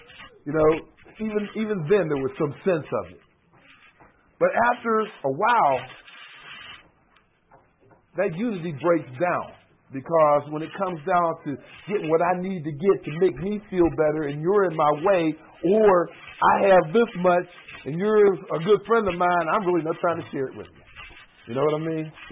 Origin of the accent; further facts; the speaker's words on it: Homewood, United States; because, like, we come from the same area. We come from Homewood.